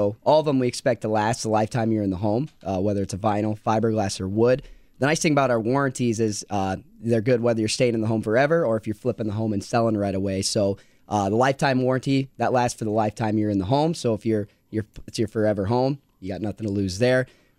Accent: Iowa, United States; I grew up in Iowa, and I had heard of Pella, but barely knew anything about it.

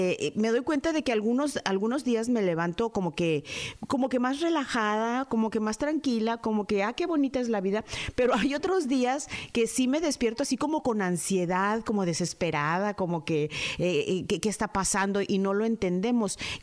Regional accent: Mexico; yo soy mexicana, conozco a mis mexicanos machos

